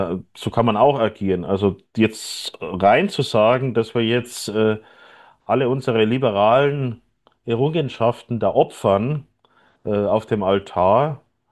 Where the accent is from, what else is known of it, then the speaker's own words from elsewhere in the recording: Bavaria, Germany; ich komme aus Bayern ja, ursprünglich, wir haben jetzt gerade Kommunalwahlkampf